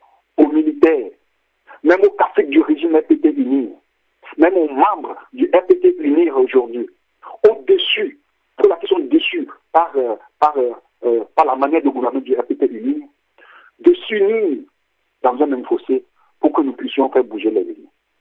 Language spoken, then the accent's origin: French; Mulhouse, Grand Est, France; je suis en direct depuis la ZAP, je suis de Mulhouse. Je suis à Mulhouse en France, ce n'est pas de la région parisienne.